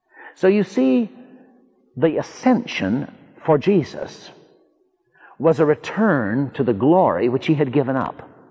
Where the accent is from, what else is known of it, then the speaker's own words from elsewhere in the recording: United States; Now, I'm an American and very glad of it.